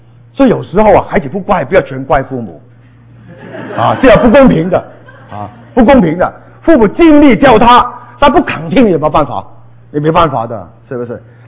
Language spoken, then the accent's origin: Chinese; Guangdong, China; 他不是广东人我是广东人